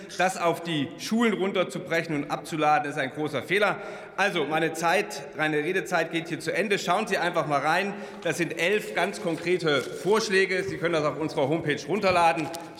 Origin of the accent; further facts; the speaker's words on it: Thuringia, Germany; meinem Heimatlandkreis, in dem ich lebe, habe ich eine linke Landrätin, und in meinem Heimatland Thüringen habe ich einen linken Kultusminister